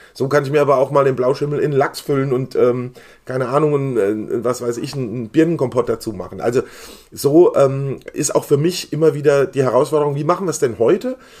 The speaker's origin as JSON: {"language": "German", "town": "Mainz", "region": "Rhineland-Palatinate", "country": "Germany", "tie": "born or raised there", "said": "ich bin Mainzer, bin hier aufgewachsen, zur Schule gegangen"}